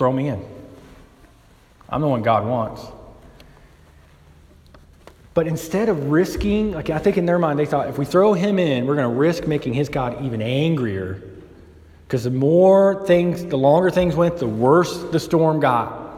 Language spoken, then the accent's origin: English; Deep South, United States; It reminds me growing up, I grew up in the Deep South and it was this very church culture.